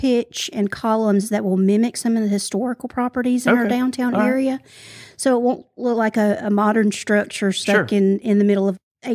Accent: Hawkinsville, Georgia, United States; No, I grew up in Hawkinsville.

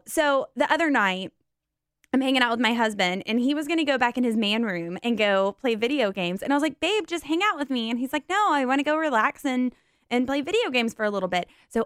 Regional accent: Georgia, United States; But I'm from Georgia. So mason jars to us had a purpose, and that was for moonshine.

